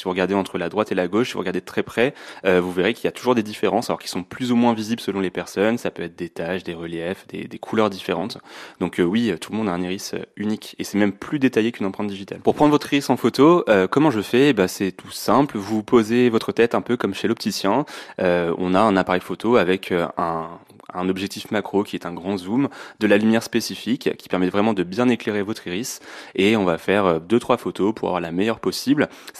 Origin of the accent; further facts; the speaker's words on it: Tours, Centre-Val de Loire, France; born there; now in Le Mans, France; j'ai 29 ans, je suis né à Tours, j'habite Le Mans depuis 7 ans